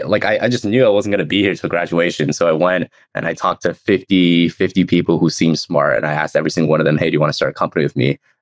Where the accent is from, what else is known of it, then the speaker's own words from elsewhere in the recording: Suwanee, Georgia, United States; Sewanee, Georgia.